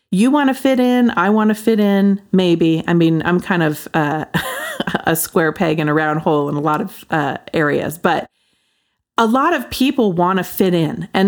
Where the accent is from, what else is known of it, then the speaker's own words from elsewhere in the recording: Pacific Northwest, United States; I grew up in the Pacific Northwest.